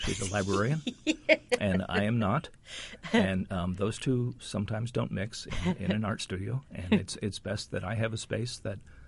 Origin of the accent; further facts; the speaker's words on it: Pittsburgh, Pennsylvania, United States; And I grew up in Pittsburgh.